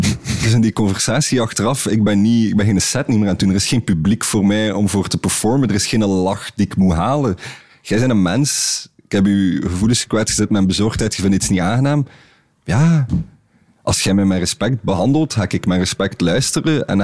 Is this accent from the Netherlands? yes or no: no; Belgium; misschien moeten we als Belgen op een volksfeest niet een cocktail vernoemen